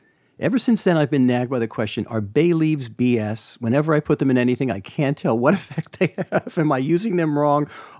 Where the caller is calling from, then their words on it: Comer, Northern Ireland, United Kingdom; We're tuning in from Comer, which is a small village just outside of Belfast.